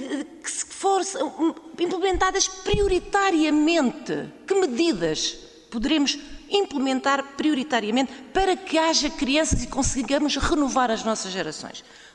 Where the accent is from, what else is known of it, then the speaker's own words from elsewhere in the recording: Alentejo, Portugal; eu sou alentejana, mas eu vivo numa zona de minifúndio, onde as mulheres trabalham tanto como os homens na agricultura. Estou a viver no Nordeste Transmontano.